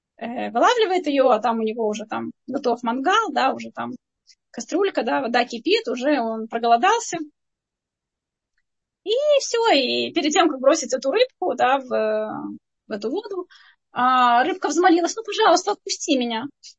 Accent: Odesa, Odesa Oblast, Ukraine; я одесситка, выросла на море и привыкла летом каждое утро ходить на море

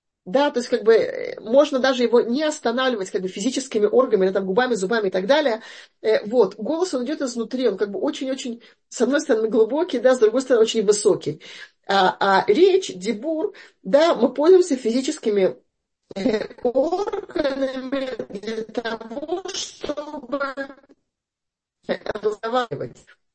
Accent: Russia; я росла в России, да, вообще в Советском Союзе

